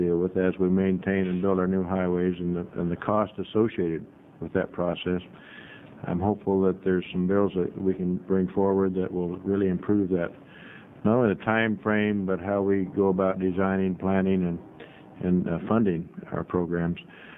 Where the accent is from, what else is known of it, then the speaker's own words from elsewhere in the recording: United States; I'm from the South Coast.